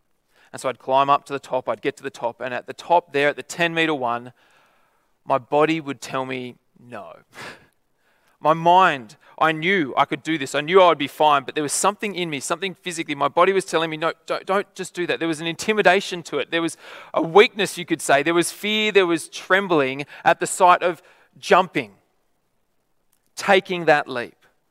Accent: Lithgow, New South Wales, Australia; where I grew up in Lithgow

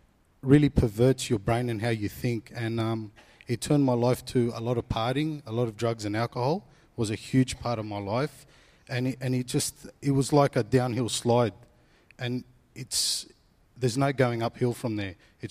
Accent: New South Wales, Australia; It was as pretty normal as a Greek family can be, you know, slightly dysfunctional

